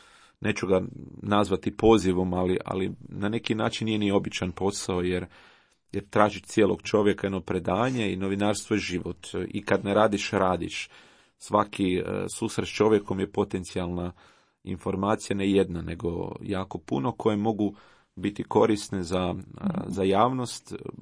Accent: Rijeka, Primorje-Gorski Kotar County, Croatia; 46. godina je vrlo blizu, gotovo, pa ne znam, 2/3 života vezano je za moj rodni grad Rijeku, gdje sam rođen, odrastao, studirao teologiju

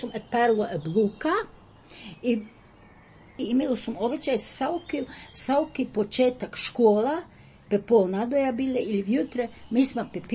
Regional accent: Bednja, Varaždin County, Croatia; Ja volim, ja sam vam iz Bednje.

